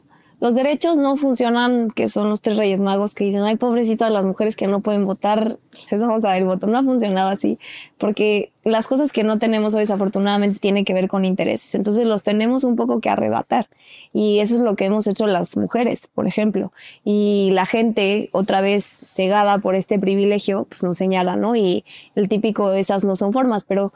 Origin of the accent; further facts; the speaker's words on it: Mexico; nos atraviesan como sociedad mexicana, que estamos tan vulnerados, tan lacerados